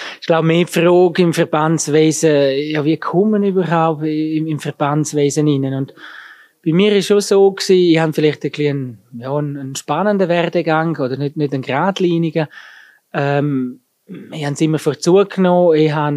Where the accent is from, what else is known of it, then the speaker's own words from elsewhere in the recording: Graubünden, Switzerland; also born or lived in Chur / Bern; Ich bin im Bündner Oberland geboren, aufgewachsen, romanisch sprechende Region. Bin aber nachher, wie es halt häufig ist es in Graubünden, für die Ausbildung zieht man weiter, zuerst nach Chur. Nachher bin ich lange in Bern gewesen, in der Zentralschweiz.